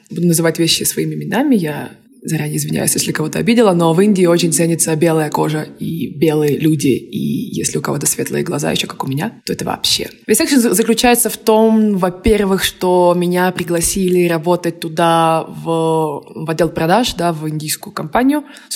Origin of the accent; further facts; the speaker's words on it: Moscow, Russia; also born or lived in Mykolaiv, Ukraine; Я родилась в Украине, город Николаев, но моя семья переехала в Москву, когда мне было буквально 7 лет. Поэтому и вся моя семья сейчас живет в Москве, в России.